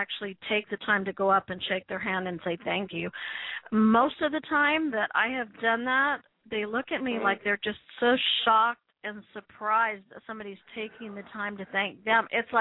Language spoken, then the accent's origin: English; Calgary, Alberta, Canada; I grew up in Calgary, so awesome.